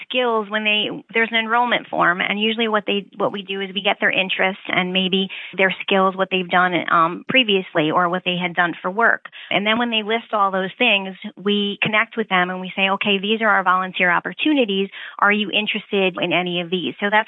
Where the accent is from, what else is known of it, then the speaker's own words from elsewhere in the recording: Wurtsboro, New York, United States; I am a Wurtsboro native, so I'm from Sullivan County originally.